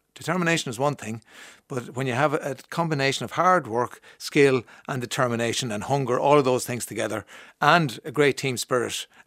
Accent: Leinster, Ireland

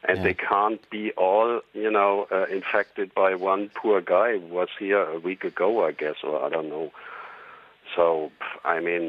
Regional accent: Central Germany, Germany; English is a second language; now in -; I'm from Germany, middle of Germany.

